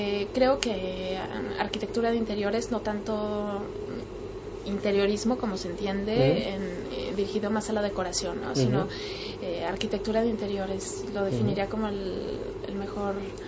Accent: Guadalajara, Jalisco, Mexico; born there; also born or lived in Mexico City / Ecuador / Tijuana / London; desde nací en Guadalajara, me fui a México a vivir, volví a Guadalajara, salí a Ecuador a vivir, mi padre es sociólogo y nos fuimos de Guadalajara a Ecuador, volvimos a México, fuimos a Tijuana a vivir, volví a Guadalajara, me casé, me fui a México, Londres, Barcelona.

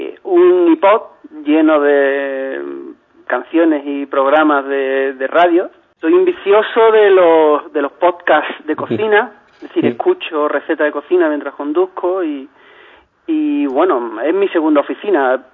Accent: Linares, Andalusia, Spain; Yo soy, por ejemplo, de una zona del norte de Jaén, yo nací en Linares, y te aseguro que tengo más de mesetario y de castellano que de gaditano.

